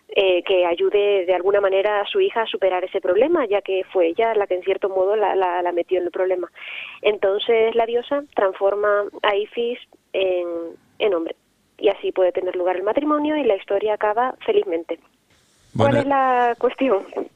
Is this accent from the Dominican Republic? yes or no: no; Las Palmas, Canary Islands, Spain; born there; la Universidad de Las Palmas, que es donde yo nací